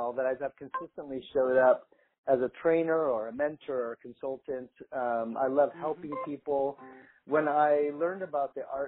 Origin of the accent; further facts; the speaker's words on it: Michigan, United States; Yeah, I grew up in Michigan, so I got used to that thing as well.